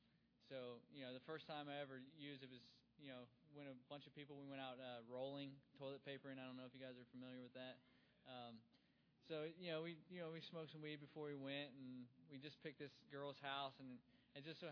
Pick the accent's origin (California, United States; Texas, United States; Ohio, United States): Ohio, United States; See, I grew up in Ohio, small town in Ohio, just a, you know, pretty normal family